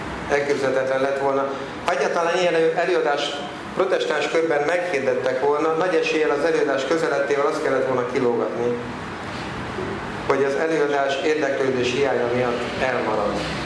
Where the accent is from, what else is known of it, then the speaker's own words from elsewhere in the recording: Győr, Győr-Moson-Sopron, Hungary; egyébként Győri vagyok, Pannonhalmához közel élek